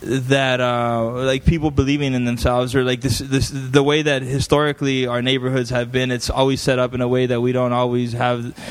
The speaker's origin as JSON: {"language": "English", "town": "El Centro", "region": "California", "country": "United States", "said": "I come from El Centro, you guys know how it's bombed out."}